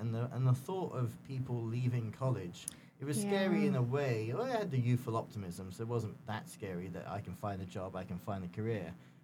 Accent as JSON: {"language": "English", "region": "England", "country": "United Kingdom", "tie": "born or raised there", "said": "I grew up in England."}